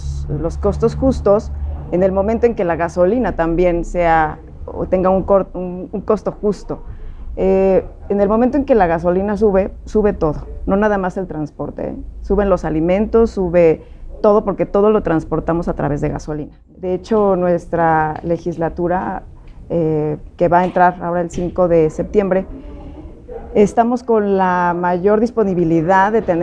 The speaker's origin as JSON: {"language": "Spanish", "country": "Mexico", "said": "Soy mexicana, me gustan los tacos."}